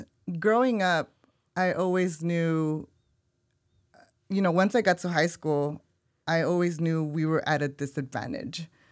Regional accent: Los Angeles, California, United States; Growing up in South LA, that's what I knew. As a teenager, that's what I knew. So that was my universe, just so I can paint a picture for you of what it was like growing up here.

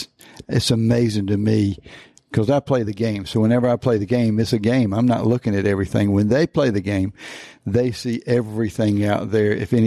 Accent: Wilmington, North Carolina, United States; also born or lived in Breckenridge, Colorado; But I grew up in the Wilmington area. Went to Breckenridge, Colorado after college, and that's where I found my wife of 32 years.

